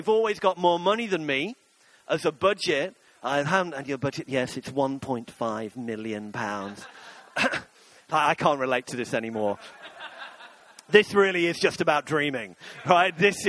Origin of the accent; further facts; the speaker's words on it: Nottingham, East Midlands, United Kingdom; I lived in Nottingham. Two different homes over 24 years. The house that I grew up in, I spent most of my growing up in Nottingham. My mom still lives there.